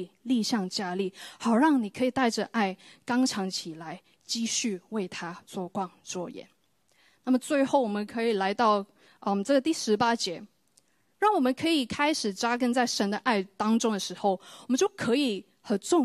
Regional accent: Hong Kong; 可能看我们都是香港人，就同乡就可以坐在一起这样子

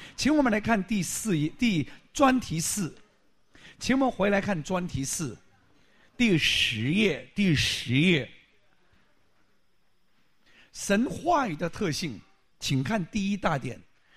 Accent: Guangdong, China; 广东人啊，你唔好丢我哋广东人嘅脸啊

